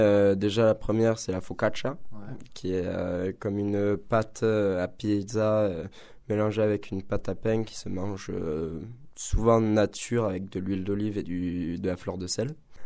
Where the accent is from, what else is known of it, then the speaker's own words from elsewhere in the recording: La Tour-sur-Sorgue, Occitanie, France; C'est en Aveyron, c'est à La Tour-sur-Sorgue, dans mon village natal.